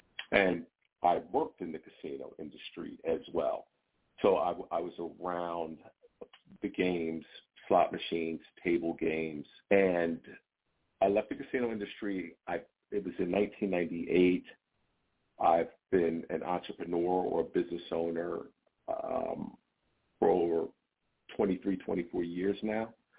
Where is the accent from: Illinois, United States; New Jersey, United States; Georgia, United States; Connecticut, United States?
New Jersey, United States; Atlantic City; I've been in and out of the casinos for years. I come from Atlantic City.